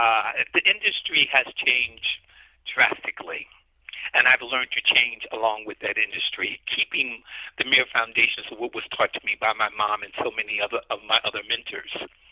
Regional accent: Newark, New Jersey, United States; I was born and reared in Newark, New Jersey by an incredible, incredible, incredible lady, my mother.

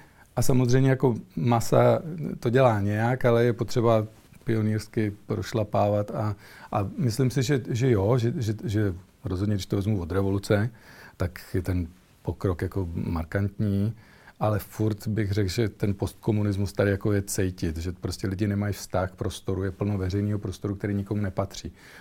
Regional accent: Hronov, Hradec Králové Region, Czechia

